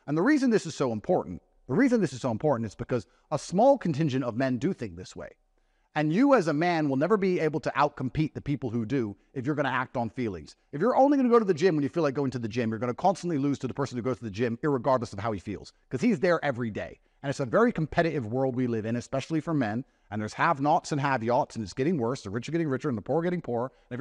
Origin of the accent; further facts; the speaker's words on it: Luton, East of England, United Kingdom; I grew up in Luton, I grew up in a council estate, single mother household.